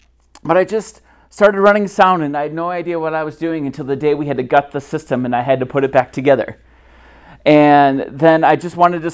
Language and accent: English; Lake City, Minnesota, United States; I grew up in Lake City, Minnesota. Anybody know where that is? Yeah, no, it's a small town in southeast Minnesota.